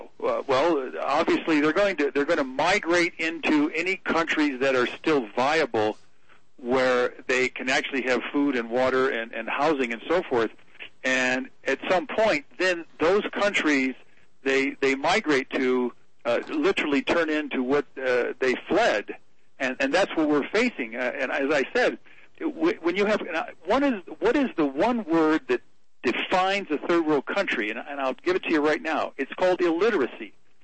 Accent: United States; I'm just an American kid who did well.

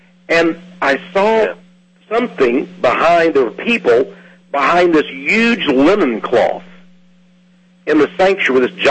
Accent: Austin, Texas, United States; And I told him my name, and I'm from Austin, Texas, and I'm a writer

